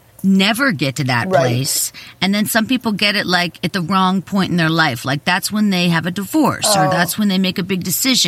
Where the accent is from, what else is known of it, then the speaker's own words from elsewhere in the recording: Pittsburgh, Pennsylvania, United States; Okay, I'm from Pennsylvania as well. Pittsburgh.